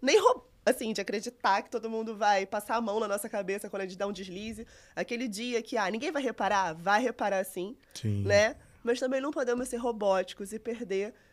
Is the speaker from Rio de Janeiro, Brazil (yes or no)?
yes; Rio de Janeiro, Brazil; Eu nem que eu sou carioca.